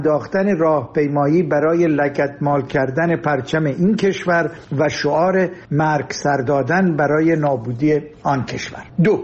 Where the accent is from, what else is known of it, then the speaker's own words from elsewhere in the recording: Iran; now in France; به عنوان یک ایرانی دارای ملیت فرانسوی که به ریشه های ایرانیش می بالد و هم به زیستگاه فرنگیش می نازد،